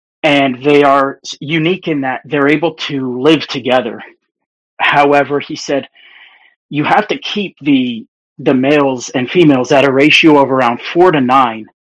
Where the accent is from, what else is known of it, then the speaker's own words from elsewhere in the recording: Scotland, United Kingdom; I'm Scottish like you, and my family came here.